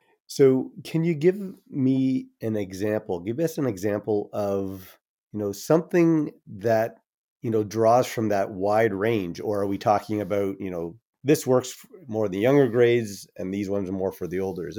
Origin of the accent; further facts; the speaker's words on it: Windsor, Ontario, Canada; I'm from the Windsor area